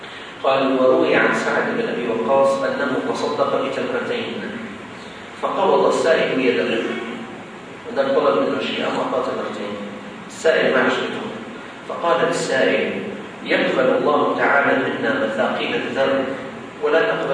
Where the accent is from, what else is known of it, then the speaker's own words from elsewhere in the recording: Syria; جمعيه عندنا في الشام اسمها جمعية موجودة في سوريا طبعا اسمها جمعية السلك